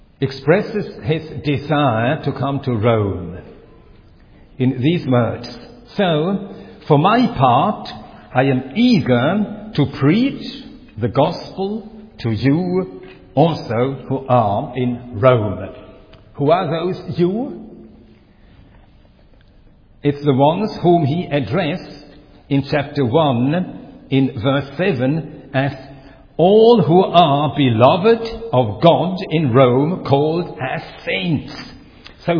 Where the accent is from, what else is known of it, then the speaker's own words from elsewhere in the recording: Sweden; first language Swedish; English is a second language; also born or lived in Finland; now in Switzerland; I lost my father very early, and my mother, she took us children to Sweden. So by circumstances, I became a Swedish citizen, and my name changed. And so I'm Swedish, but by birth Finnish. But I have been living now for 60 years in Switzerland.